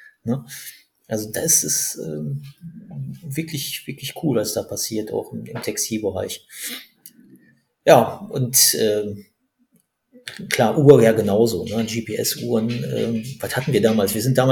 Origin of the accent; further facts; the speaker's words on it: Duisburg, North Rhine-Westphalia, Germany; born there; ich habe zwar den Laden in Essen, aber ich bin ja gebürtiger Duisburger und komme aus der Duisburger Laufszene.